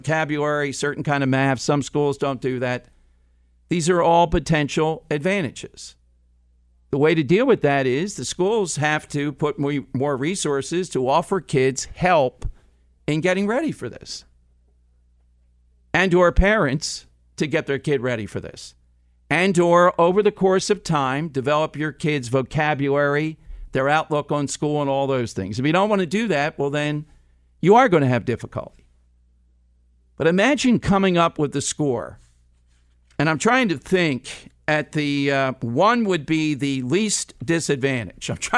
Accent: Philadelphia, Pennsylvania, United States; I grew up in South Philly. I think that was the greatest education in the world.

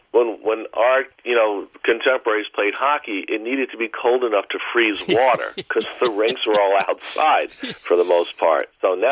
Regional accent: Greenwich, Connecticut, United States; I'm from a different generation, but, I grew up in Greenwich with Steve Young

